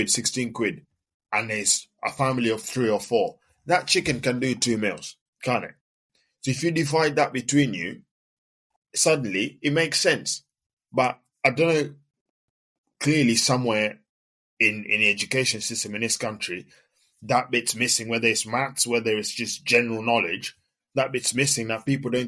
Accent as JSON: {"language": "English", "country": "Kenya", "tie": "born or raised there", "said": "So obviously growing up in Kenya"}